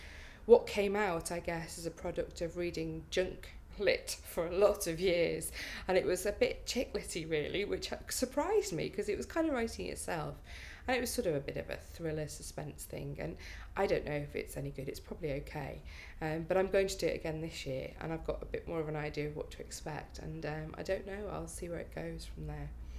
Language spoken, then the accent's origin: English; Ellesmere Port, North West England, United Kingdom; I'm from Ellesmere Port, that's where I was born. I was born at the Countess of Chester Hospital, but living in Ellesmere Port.